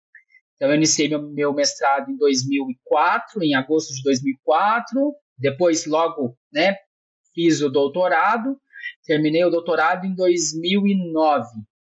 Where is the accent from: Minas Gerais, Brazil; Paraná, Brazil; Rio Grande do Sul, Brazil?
Minas Gerais, Brazil; Lavras; uma vez que eu sou de Lavras, a minha família é de Lavras, a gente acaba se vendo.